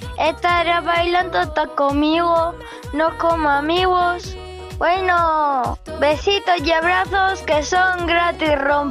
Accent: Vinaròs, Valencian Community, Spain; de Vinaros.

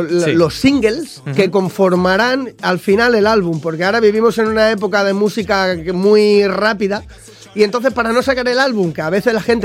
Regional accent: Martorell, Catalonia, Spain; yo soy de aquí, yo soy catalán, pero mi madre... Y mi padre, al ser de Andalucía, mis sí. abuelos, toda mi familia están allí.

